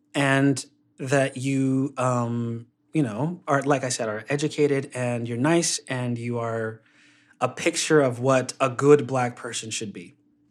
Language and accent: English; Utah, United States; So when I was a kid growing up in Utah, oh, man